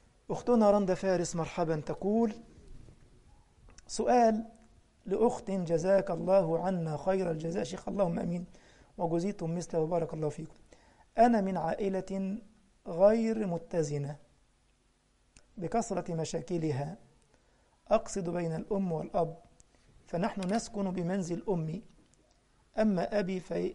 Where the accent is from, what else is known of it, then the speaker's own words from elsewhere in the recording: Egypt; جه البوليتساي بلغة الغرب هنا اسمه رجال الشرطة عندنا في مصر